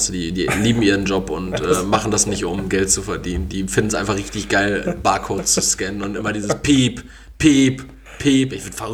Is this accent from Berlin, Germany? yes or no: no; Essen, North Rhine-Westphalia, Germany; Ich bin aus Essen